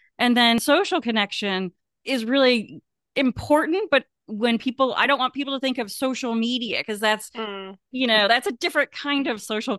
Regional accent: Michigan, United States; also born or lived in England; now in Richmond, United States; I didn't grow up in Richmond where I am. I grew up in Michigan and went to college there, and I lived in England as well.

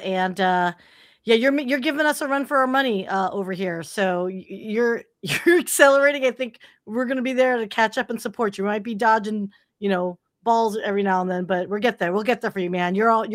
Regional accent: California, United States; Well, you know, I am from California, so I don't know.

